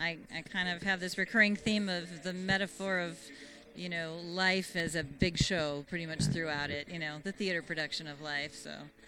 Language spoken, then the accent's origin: English; Royal Oak, Michigan, United States; Originally, I'm from the Royal Oak, Birmingham area. Grew up in that Southfield, Birmingham border.